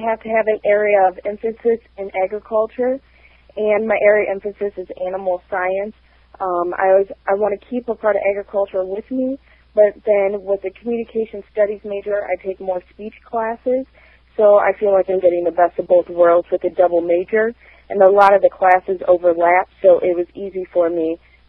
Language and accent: English; Princeton, Iowa, United States; I grew up in Princeton, Iowa, a real small town north of Davenport along the Mississippi River. I've grown up on a small farm, always showing cattle since I was little.